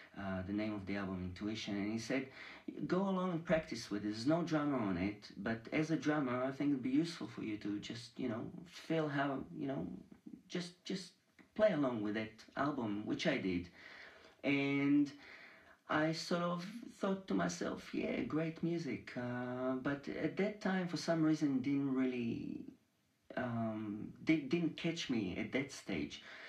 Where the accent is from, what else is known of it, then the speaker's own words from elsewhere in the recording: Petah Tikva, Central District, Israel; moved away; also born or lived in Tel Aviv; I was born in Tel Aviv, and then my family moved to, a suburb of Tel Aviv, which is called Petah Tikva, and it's just about 20 minutes out of Tel Aviv